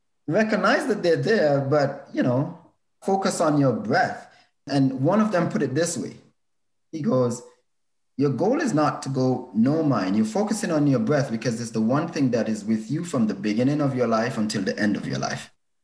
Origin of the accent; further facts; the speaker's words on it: Antigua & Barbuda; born there; I was born in Antigua in the Eastern Caribbean. So sunny every day, lovely weather, literally a beach for every day, 365 beaches.